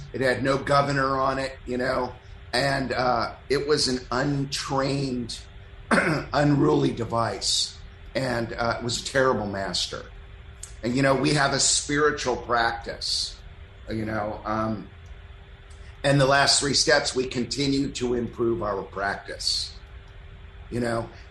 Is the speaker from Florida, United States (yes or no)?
no; Malibu, California, United States; we grew up together in Malibu. We were little Malibrats in the 70s, little surf punks.